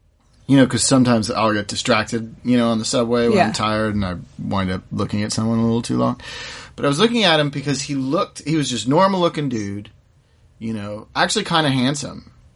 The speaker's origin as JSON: {"language": "English", "region": "Massachusetts", "country": "United States", "said": "Massachusetts."}